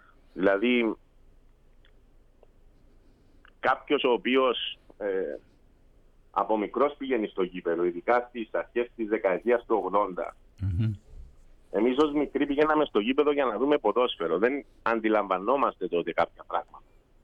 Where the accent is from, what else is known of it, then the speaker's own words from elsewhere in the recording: Famagusta, Famagusta District, Cyprus; ειδικά εμείς που καταγόμαστε από την Αμόχωστο, μιλάμε για τους Αμοχωστιανούς